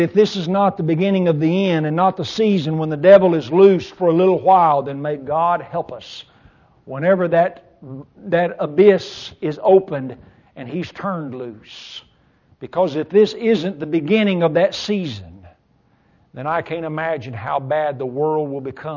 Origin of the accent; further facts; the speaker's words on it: Kentucky, United States; The world is changing, even in my home state, in Rowan County, where the circuit court clerk refused to issue a marriage license to two people of the same gender